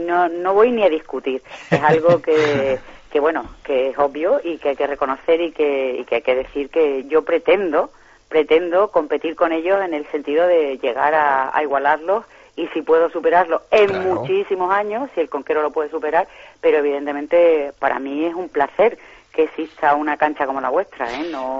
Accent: Salamanca, Castile and León, Spain; soy salmantino

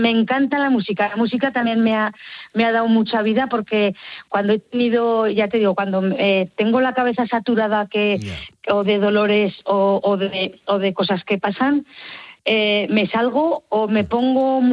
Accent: Ejea de los Caballeros, Aragon, Spain; Aquí en Egea, en mi pueblo, toda la comarca

